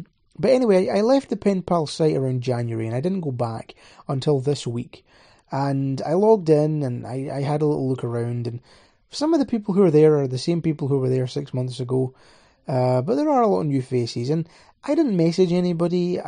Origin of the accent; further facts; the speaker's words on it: Scotland, United Kingdom; I'm Scottish, let's say 20.